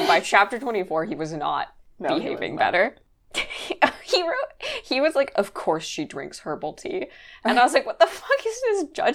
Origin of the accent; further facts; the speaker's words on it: Canada; Maybe we're too Canadian.